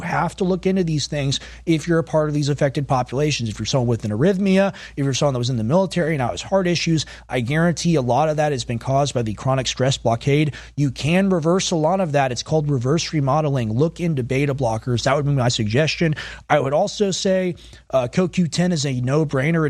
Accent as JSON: {"language": "English", "country": "United States", "said": "I'm an American. I got red blood."}